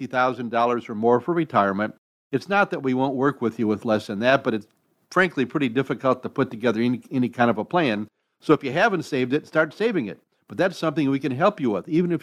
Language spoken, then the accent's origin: English; Ohio, United States; now in Florida, United States; And not a lot of basements down here in Florida, but I grew up in Ohio, and just about every house had a basement there.